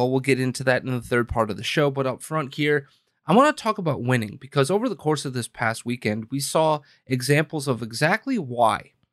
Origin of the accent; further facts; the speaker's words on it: Wisconsin, United States; in my home state of Wisconsin